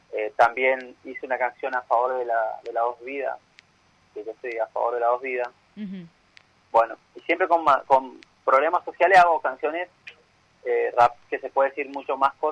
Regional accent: Misiones, Argentina; moved away; estaría bueno que mi gobierno allá de Misiones me dé una mano a mí, así yo vuelvo a mi tierra

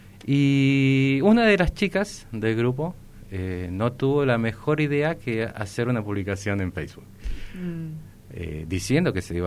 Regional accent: Buenos Aires, Argentina; now in Misiones, Argentina; yo soy de Buenos Aires, oriundo de allá. Cuando llegué a Misiones me di cuenta

